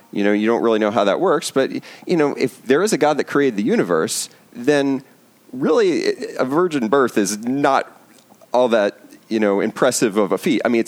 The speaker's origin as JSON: {"language": "English", "region": "Maryland", "country": "United States", "tie": "born or raised there", "lives_now": "Catonsville, United States", "said": "So I grew up in Howard County."}